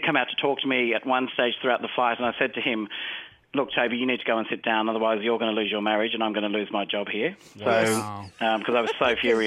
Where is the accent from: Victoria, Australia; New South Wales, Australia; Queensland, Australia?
New South Wales, Australia; Sydney; because I'm from Sydney, and suddenly I'm flying to Johannesburg